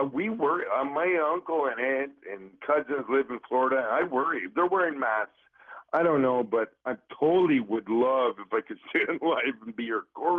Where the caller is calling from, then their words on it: Canada; I'm calling you from Canada.